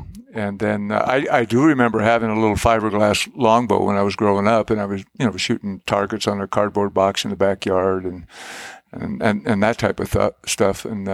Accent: Iowa, United States; Well, I grew up in Iowa, and my dad, he wasn't really much of a big game hunter.

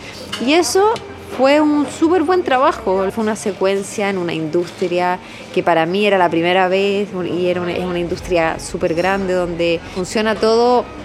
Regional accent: Chile; moved away as an adult; Primero yo empecé la carrera en Chile, porque bueno, soy chilena, viví ahí, pero después di el salto aquí

